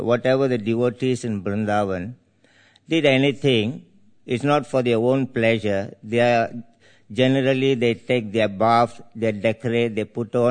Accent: Malaysia; English is a second language; I'm a Tamil preacher. I'm from Malaysia, but I'm from a South Indian background.

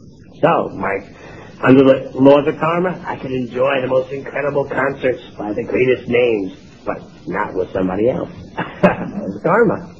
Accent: New York, United States; born or raised there

